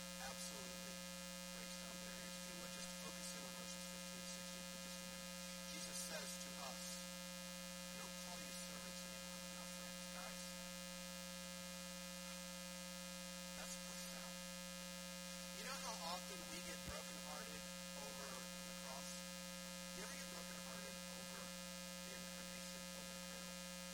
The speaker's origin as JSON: {"language": "English", "region": "Alabama", "country": "United States", "tie": "born or raised there", "said": "I mean, I grew up in Alabama. I don't know if you've ever heard of the Iron Bowl between Alabama and Auburn"}